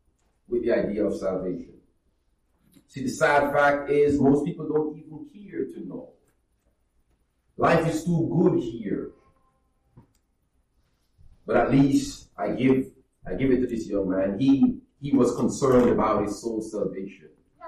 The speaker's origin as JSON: {"language": "English", "country": "Jamaica", "said": "I'm from Jamaica. A lot of people there struggle with that."}